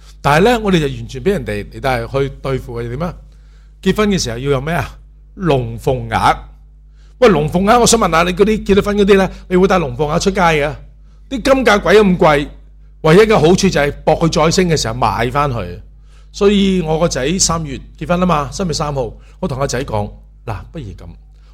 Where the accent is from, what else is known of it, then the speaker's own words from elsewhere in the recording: China; 我哋中国人被称为咩传人啦、啊、龙的传人